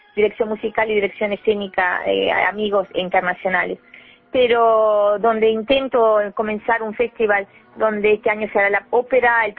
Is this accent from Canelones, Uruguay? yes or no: no; Maldonado, Uruguay; yo soy de acá de Maldonado